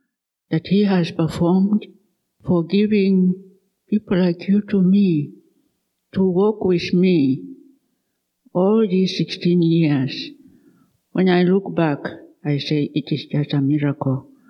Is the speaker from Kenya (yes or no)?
yes; Kenya; I'm from Kenya.